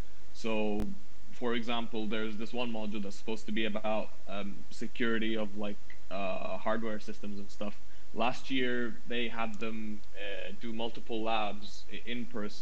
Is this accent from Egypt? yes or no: yes; Egypt; English is a second language; I'm a third year computer science student. I'm from Egypt.